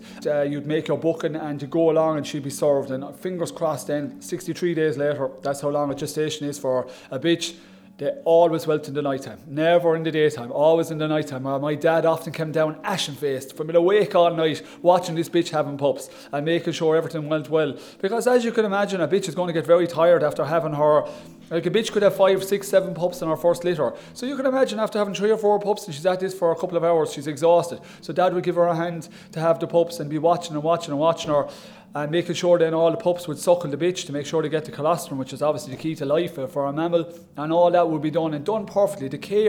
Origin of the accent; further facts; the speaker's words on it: Cashel, Munster, Ireland; I'm from Dean's Grove Cashel, which is only about 1,200 metres from the front of the rock. I'm a dairy farmer, and I suppose where my family has a long tradition of living in the Cashel area.